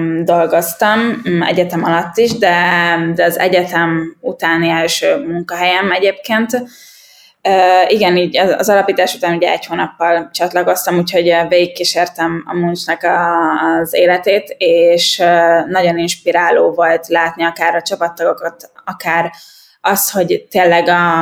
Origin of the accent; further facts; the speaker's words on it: Hungary; olasz, félig marokkói, és a nevem pedig francia, szóval ez egy nagyon érdekes mix, de hogy Magyarországon születtem, és itt is nőttem fel.